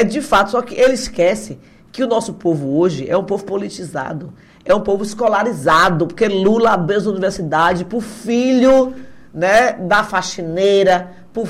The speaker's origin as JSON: {"language": "Portuguese", "town": "Biritinga", "region": "Bahia", "country": "Brazil", "tie": "born there", "said": "Não vai na Baixa Funda, de Biritinga, onde eu nasci."}